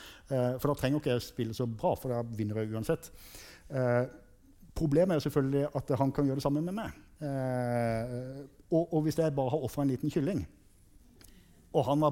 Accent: Kristiansand, Agder, Norway; jeg kommer jo opprinnelig fra Kristiansand, og har mine besteforeldre og slekter litt sånn i dalen, nedre Setesdal.

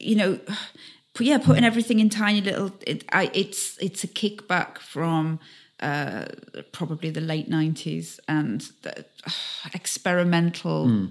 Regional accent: Carlisle, North West England, United Kingdom; I'm from Carlisle, you know. Seen it all.

